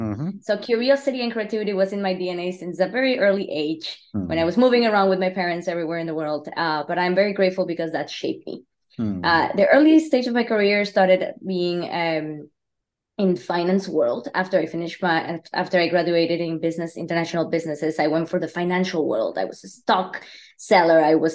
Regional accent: Colombia; also born or lived in Mexico; I am born and raised in Latin America, especially in Colombia. I was born in Colombia, raised between Colombia and Mexico. And I've been a citizen of the world since I was very little.

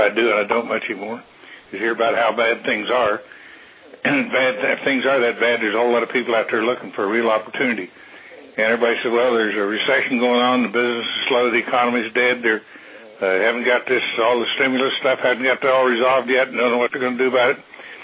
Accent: Dayton, Ohio, United States; moved away as an adult; now in Louisiana, United States; 1930, I was born in Dayton, Ohio, at St. Elizabeth Hospital. Been about 78 years ago. And lived there for the first 37 years of my life. And then moved to Louisiana

